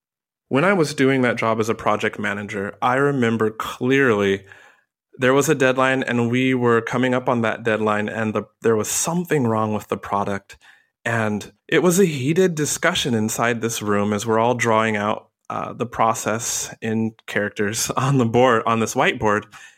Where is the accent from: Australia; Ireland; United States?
United States; I'm joking with the DD driver who couldn't understand that I'm from America because I'm black.